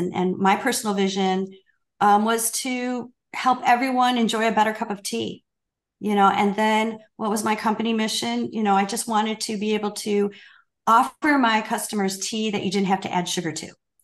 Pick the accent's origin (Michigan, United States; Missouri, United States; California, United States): Michigan, United States; And I'm from Michigan, so all my friends were drinking coffee, and I was just drinking tea, red rose tea, constant comet tea. And when I got down to Texas